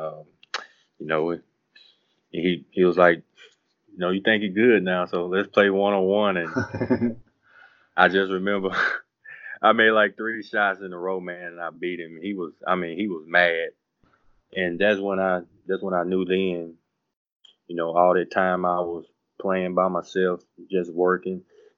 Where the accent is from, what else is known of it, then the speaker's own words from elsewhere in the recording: Minden, Louisiana, United States; where I grew up at in Minden, Louisiana, it's like in North Louisiana. And it's, you know, it's the country.